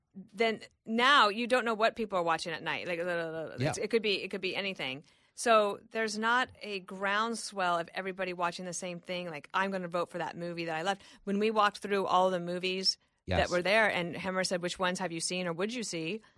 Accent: Colorado, United States; Let me tell you, I'm not 14, and I love it. But I am from Colorado.

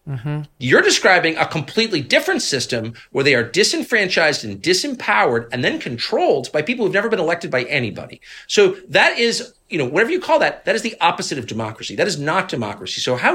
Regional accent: United States; I'm an American. I was born here. I've never lived anywhere else. Pretty patriotic.

